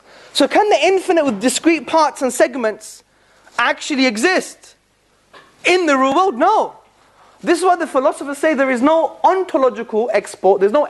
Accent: London, United Kingdom; I'm from Hackney in London, very dangerous place, okay?

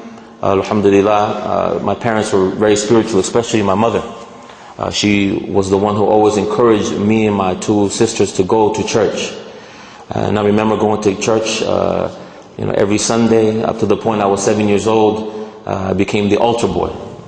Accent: New York, United States; born or raised there

